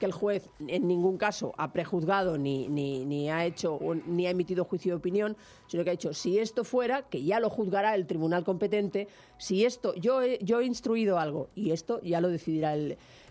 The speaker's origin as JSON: {"language": "Spanish", "region": "Catalonia", "country": "Spain", "said": "siendo tan catalanes como usted, que es mi caso, no pensamos como usted"}